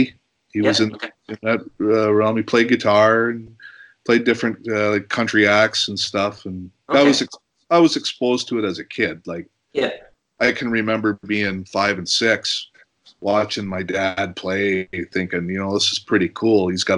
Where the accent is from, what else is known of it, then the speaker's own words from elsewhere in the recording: Canada; I'm a Canadian writer